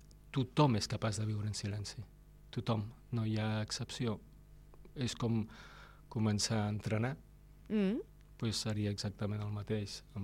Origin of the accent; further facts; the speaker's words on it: Catalonia, Spain; Jo sóc català de mena. Més de 8 cognoms catalans.